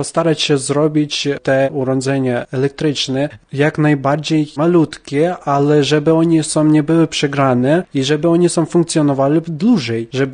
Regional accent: Western Ukraine, Ukraine; Polish is a second language; now in Poland; Jestem z zachodniej Ukrainy

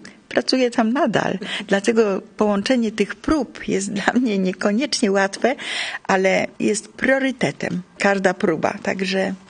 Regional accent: Kraków, Lesser Poland, Poland; now in Łódź, Poland; Ja pochodzę z Krakowa i od wielu lat już mieszkam w Łodzi, ale ciągle się nie... Tak czuję, jakbym była trochę krakuską, trochę łodzianką

